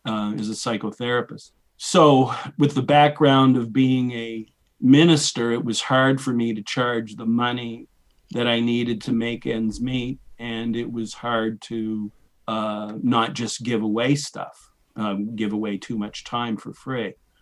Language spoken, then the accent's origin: English; New Brunswick, Canada; I grew up in New Brunswick, Canada, which is north of Maine for those of you who aren't aware of Canada's geography. I ended up being raised in a very conservative Christian circle